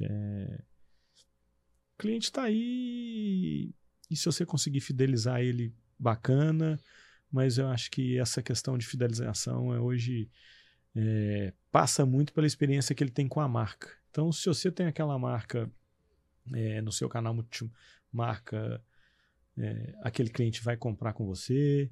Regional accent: Minas Gerais, Brazil; como a gente é mineiro, na hora que você pega o mapa do Brasil

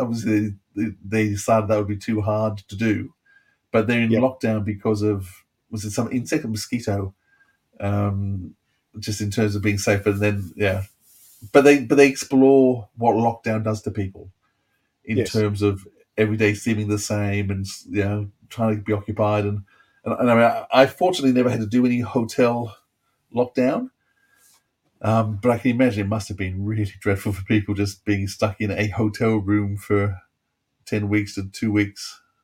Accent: Australia; I just have to say, as an Australian, I love the name St. John.

